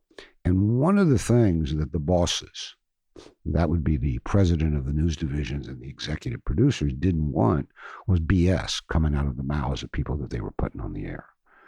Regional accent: Kentucky, United States; also born or lived in Indiana; When I came from Kentucky and Indiana, I went to Indiana University. And I grew up, as I said, in Kentucky, which was about 130 miles away across the Ohio River.

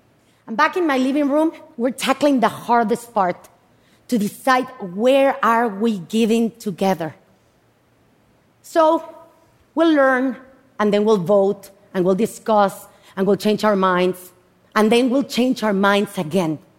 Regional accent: Mexico City, Mexico; English is a second language; moved away as an adult; now in United States; I am originally from Mexico City, moved to the US 25 years ago

